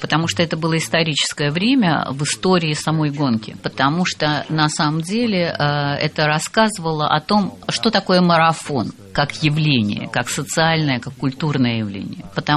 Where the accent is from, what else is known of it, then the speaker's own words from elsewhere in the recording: Los Angeles, California, United States; Я сам родом из Лос-Анджелеса